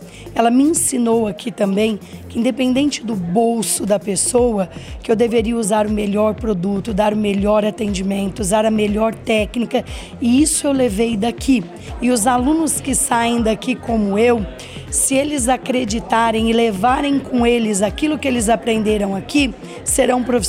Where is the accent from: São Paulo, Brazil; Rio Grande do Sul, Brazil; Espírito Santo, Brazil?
São Paulo, Brazil; sou de uma cidade do interior de São Paulo